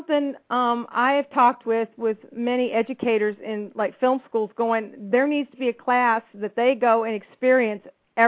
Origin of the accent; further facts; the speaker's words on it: the South, United States; Yeah, that's right. Can you tell I'm from the South?